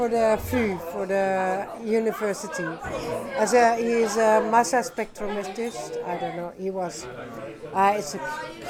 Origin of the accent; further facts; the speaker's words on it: Amsterdam, North Holland, Netherlands; English is a second language; I'm born and raised in the Bijlmer. I left the Bijlmer when I was 18. And now I'm back since 3 to 4 years with the restaurant Elixir.